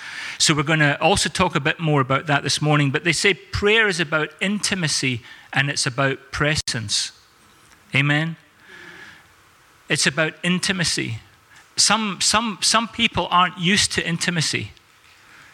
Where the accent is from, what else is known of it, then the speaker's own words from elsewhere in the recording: South Africa; And growing up in South Africa, everything is like, don't worry, be happy, man.